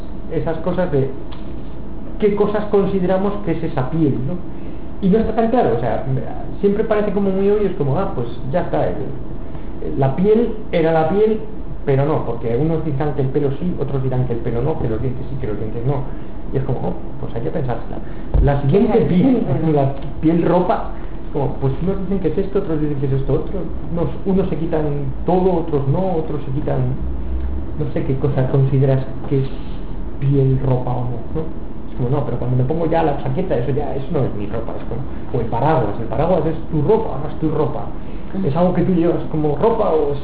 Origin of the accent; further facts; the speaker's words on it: Madrid, Community of Madrid, Spain; Pues, por ejemplo, como madrileño que soy, para mí, entre casa y entorno.